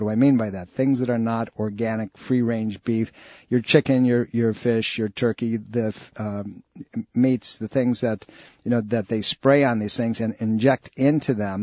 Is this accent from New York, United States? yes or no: yes; New York, United States; now in Virginia, United States; This is the kind of weather that I grew up in Western New York State